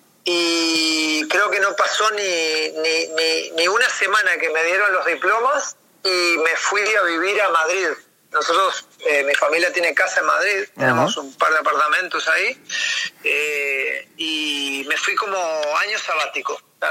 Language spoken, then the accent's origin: Spanish; Montevideo, Uruguay; yo me crié, si bien me crié en Montevideo, pero mi abuelo y mi padre son del interior de un pueblo ahí de Florida.